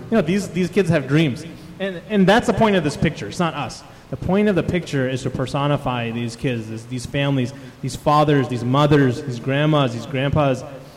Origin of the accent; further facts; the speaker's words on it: United States; So he was so excited when I told him I'm from America and I want to share this.